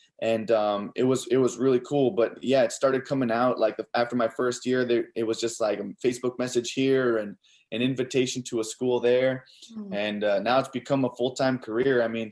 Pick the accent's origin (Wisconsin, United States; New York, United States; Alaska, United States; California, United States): Alaska, United States; Unalakleet; also born or lived in Barrow; I'm from Unalakleet and from Barrow, Alaska.